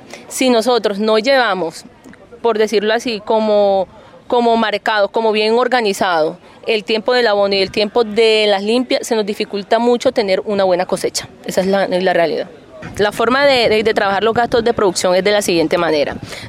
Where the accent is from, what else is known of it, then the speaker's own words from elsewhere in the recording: Santa Clara, Magdalena, Colombia; yo vengo del corregimiento de Santa Clara, en las estribaciones de la Sierra Nevada de Santa Marta, municipio de Fundación, departamento del, yo creo que el más lindo de Colombia, el Magdalena, mi departamento. Vivo en una región muy próspera, allá el cultivo central es el café